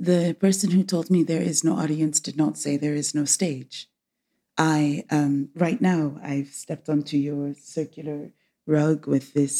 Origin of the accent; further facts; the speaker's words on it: England, United Kingdom; born there; also born or lived in United States / Rome, Italy / Berlin, Germany / Lisbon, Portugal; I was born in England. I was educated in the United States. And back in England, I've lived in Rome, I've lived in Berlin, I've lived in Lisbon.